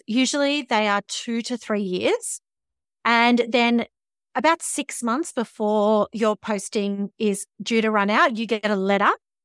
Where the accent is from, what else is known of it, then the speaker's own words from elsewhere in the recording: Melbourne, Victoria, Australia; born there; now in Darwin, Australia; I was born in Melbourne